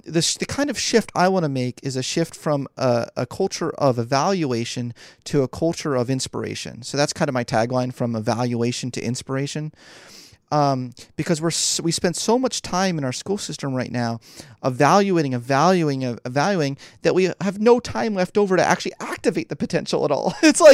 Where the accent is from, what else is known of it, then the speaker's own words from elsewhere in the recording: Philadelphia, Pennsylvania, United States; keep in mind, I was born and raised in Philly. So this was a chance for me to come back and be closer to my parents.